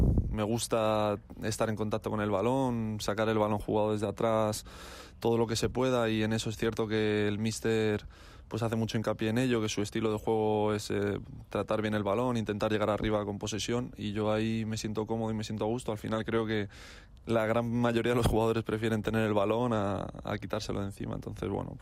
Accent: Madrid, Community of Madrid, Spain; además soy de Madrid

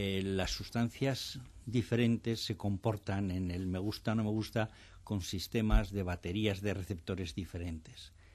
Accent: Spain; yo soy español, me he movido en todo el mundo

